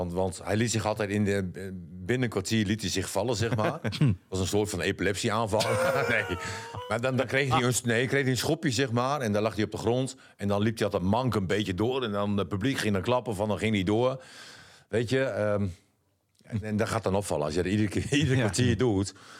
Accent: Groningen, Netherlands; born there; now in Emmen, Netherlands; ik ben in Groningen geboren.

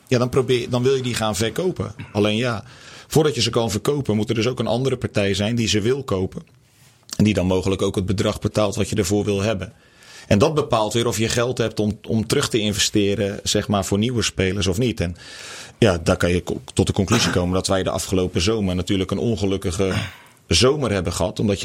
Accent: West Netherlands, Netherlands; Ik kom hier niet vandaan. Ik kom uit het Westen.

